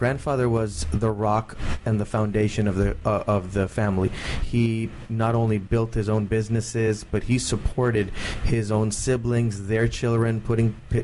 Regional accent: United States; gave me a great cultural appreciation for the third world and Asia, but also a great appreciation for being American

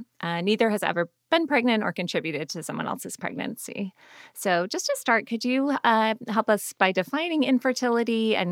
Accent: East Coast, United States; And I grew up on the East Coast, so grew up skiing.

